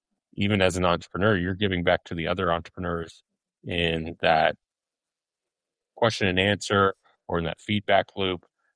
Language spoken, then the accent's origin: English; Texas, United States; And I think Texas as a whole has that concern, but I know in my hometown, it's a big concern.